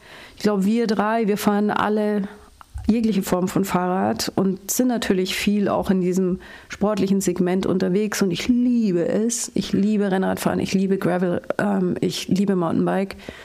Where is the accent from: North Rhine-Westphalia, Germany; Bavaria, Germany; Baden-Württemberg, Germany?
Bavaria, Germany; ich komme aus dem Allgäu